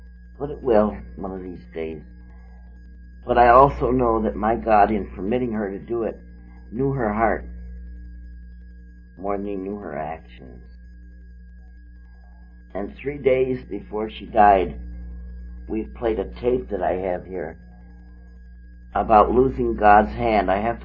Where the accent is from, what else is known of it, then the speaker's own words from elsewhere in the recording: Ireland; born there; But you see, I was born in Ireland.